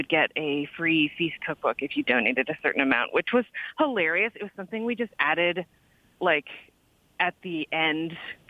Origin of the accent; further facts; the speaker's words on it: Ontario, Canada; we're two Canadian women who've grown up in different parts of the country. I'm from Ontario and went to school in New Brunswick